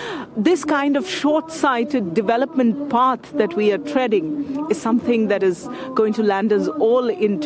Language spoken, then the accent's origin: English; South India, India; from INSAF, which is Indian Social Action Forum, and I come from South India, a coastal city where there is ever-expanding industry, taking away land and water from people and polluting our lives.